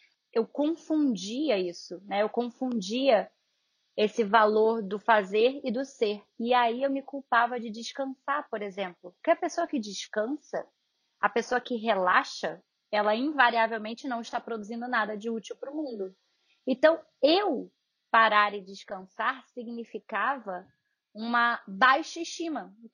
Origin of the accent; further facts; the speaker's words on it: Rio de Janeiro, Brazil; also born or lived in New York; now in São Paulo, Brazil; Eu sou do Rio e vim morar em São Paulo.